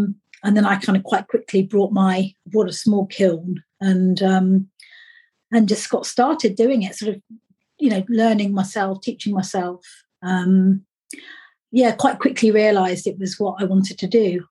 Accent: Ascot, South East England, United Kingdom; I come from Ascot in Berkshire, which is near London.

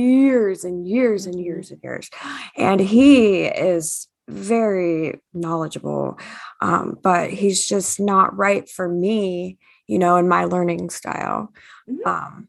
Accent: Ohio, United States; it's so hard for me to convert from English to Arabic in my like speech. You know what I mean? Like, I grew up in Ohio.

